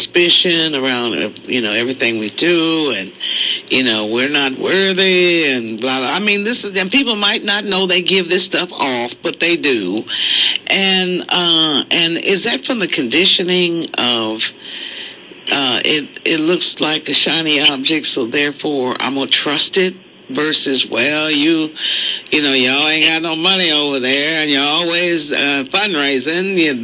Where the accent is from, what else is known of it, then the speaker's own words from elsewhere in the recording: Kansas, United States; The first one was quite wealthy in my home state of Kansas